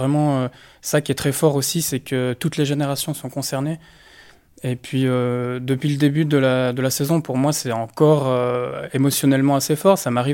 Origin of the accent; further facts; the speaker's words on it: Delémont, Jura, Switzerland; moved away; moi, qui ai fait mes études aussi en France, qui suis parti de ma ville natale, de Lémont